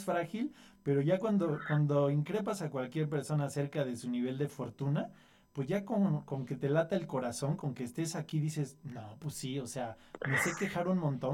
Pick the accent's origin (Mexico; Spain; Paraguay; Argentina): Mexico; Mexico City; born there; si yo nací en México, en la Ciudad de México, el 22 de febrero de 1975, y decidí llegar a través de la familia